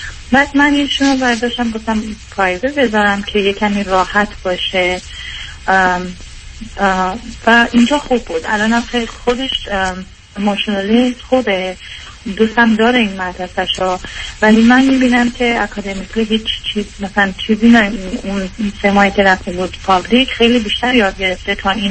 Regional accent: Iran; ارامنه من که در ایران بزرگ شدم

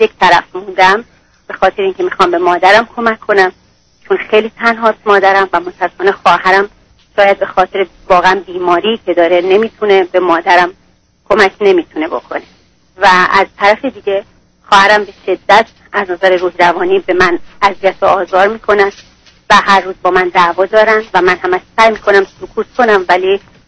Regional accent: Iran; now in United States; من آقای دکتر تقریبا 4 ماهه که از ایران اومدم

